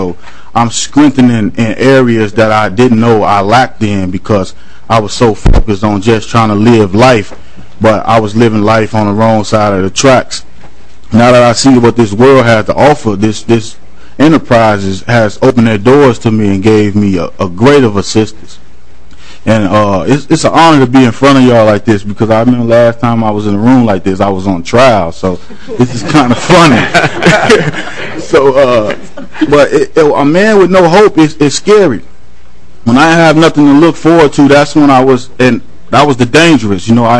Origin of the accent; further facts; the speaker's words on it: Chicago, Illinois, United States; now in Minnesota, United States; I come from Chicago, and the life that I was living in there, it kind of like gave me barriers to seek resources due to gang territories and such like that. So I came to Minnesota in search of a new life.